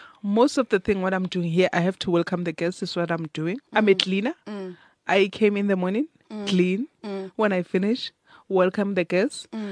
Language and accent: English; Tzaneen, Limpopo, South Africa; I grew up in Tzaneen, Limpopo.